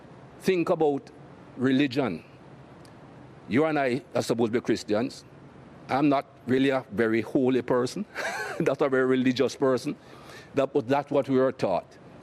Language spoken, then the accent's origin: English; Jamaica; as a young man growing up in Jamaica